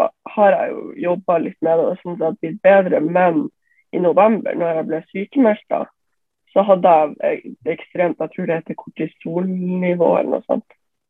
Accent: Bodø, Nordland, Norway; jeg 20 år, og jeg kommer fra Bodø.

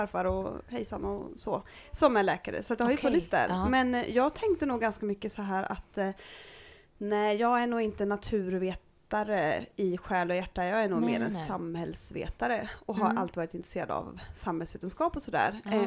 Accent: Norrköping, Östergötland, Sweden; Jag kommer från Norrköping. Flyttade hit när jag var 10 år, så jag får ändå säga att jag kommer härifrån.

